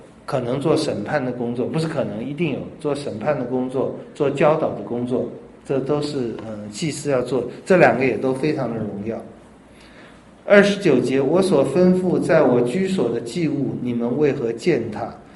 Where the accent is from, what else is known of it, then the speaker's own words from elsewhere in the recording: China; 但太监没有尊荣，我们中国人不会看得起他的